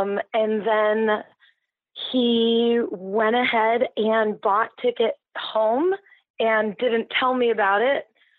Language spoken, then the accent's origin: English; California, United States; He's from Philadelphia and I'm from Southern California.